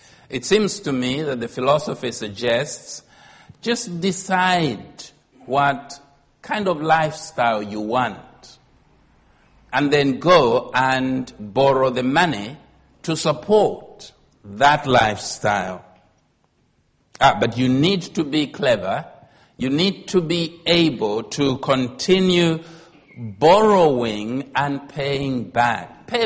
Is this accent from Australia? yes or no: no; Zambia; Compared to my home country, I'm a Zambian.